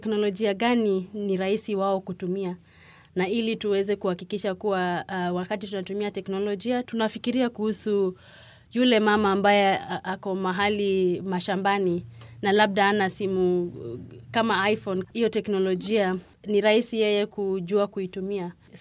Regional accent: Kenya; hata kutoka kwa nchi kama yenye nimetoka Kenya

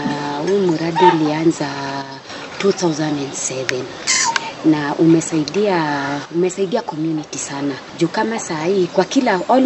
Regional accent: Kajiado County, Kenya; natoka Kajiado North Rolwa Ward, mahali panaitwa Burbu location, Kariobangi ama Forest View.

